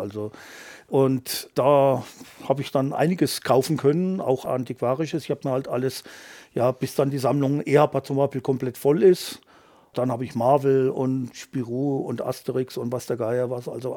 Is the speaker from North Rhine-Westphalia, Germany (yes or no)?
no; Iphofen, Bavaria, Germany; also born or lived in Coburg; ich komme aus Iphofen, geboren bin ich allerdings in Coburg.